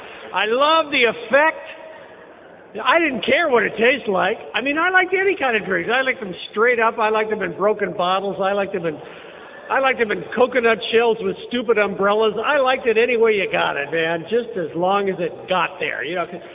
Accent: Vancouver, British Columbia, Canada; I'm from Vancouver, Canada. Nobody knows where that is. It's 250 miles north of Seattle. I'm a Canadian.

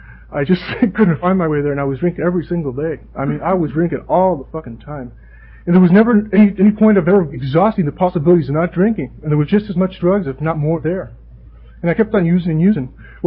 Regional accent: Guatemala; I grew up in Central America, in Guatemala.

